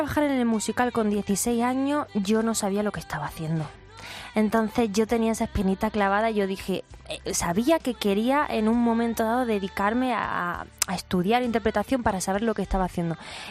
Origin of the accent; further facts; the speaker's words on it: Seville, Andalusia, Spain; estamos pendientes de volver a mi tierra, Sevilla